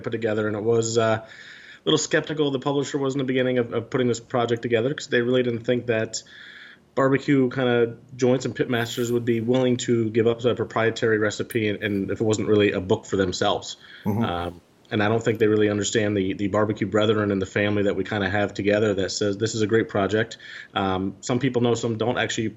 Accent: Minisink Valley, New York, United States; I grew up just in the Hudson Valley area of New York, just a little rural town called Minisink Valley, really known for its farming.

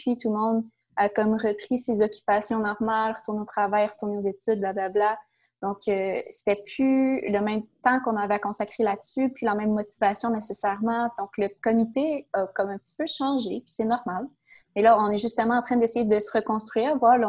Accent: Victoriaville, Quebec, Canada; Moi, c'est sûr, je viens de Victoriaville, mais ça faisait plusieurs années que je vivais à l'extérieur pour les études et tout ça.

